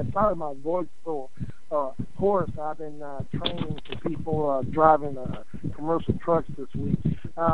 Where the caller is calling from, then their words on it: Lubbock, Texas, United States; calling from Lubbock, Texas.